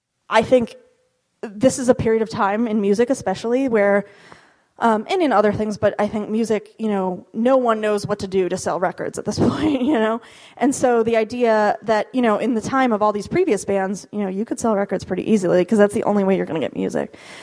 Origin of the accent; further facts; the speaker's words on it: Midwest, United States; And I'm not dissing on the Midwest. I'm from the Midwest.